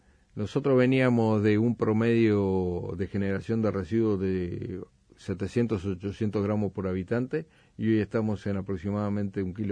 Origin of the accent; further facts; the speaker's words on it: Mercedes, Soriano, Uruguay; yo tuve la suerte de criarme en Mercedes